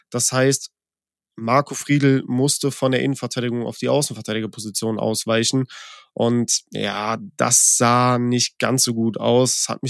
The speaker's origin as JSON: {"language": "German", "town": "Cologne", "region": "North Rhine-Westphalia", "country": "Germany", "tie": "born there", "said": "ich bin gebürtiger Kölner"}